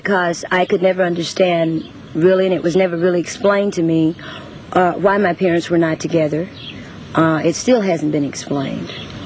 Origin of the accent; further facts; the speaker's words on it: the South, United States; I was born and raised in the South. I was from a large family.